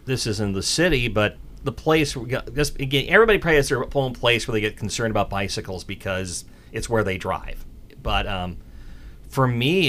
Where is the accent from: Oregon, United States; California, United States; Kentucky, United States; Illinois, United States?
Oregon, United States; Eugene; I grew up in Eugene, which, I mean, this is late 70s, early 80s. We had bike lanes there already. I mean, Eugene was way ahead of the game on that.